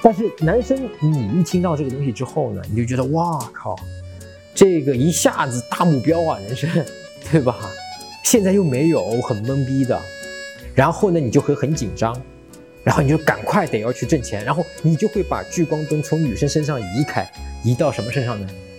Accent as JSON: {"language": "Chinese", "country": "China", "said": "我们中国人讲最好的办法是什么你知道吗？中庸之道。"}